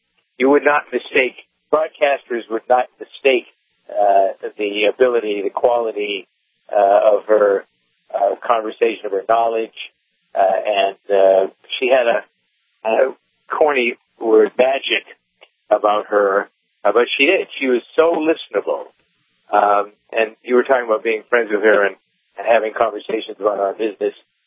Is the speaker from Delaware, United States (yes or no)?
no; Boston, Massachusetts, United States; I'm from Boston.